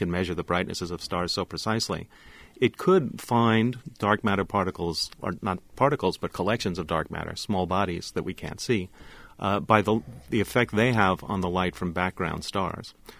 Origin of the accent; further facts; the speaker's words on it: Long Island, New York, United States; Well, we grew up in the New York area, Neil in the city and me on Long Island.